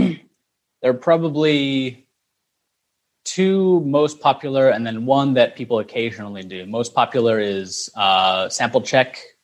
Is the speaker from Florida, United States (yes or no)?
no; Boise, Idaho, United States; moved away as an adult; also born or lived in Beijing; now in Guangzhou, China; Yeah, so I'm from Idaho in the Boise area, so potato state, if anyone doesn't know what that is. But I came to China in, I believe it was 2012, about 9 years ago.